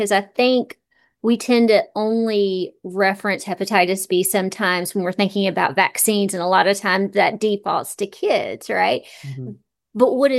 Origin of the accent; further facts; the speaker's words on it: Virginia, United States; I grew up in Southwest Virginia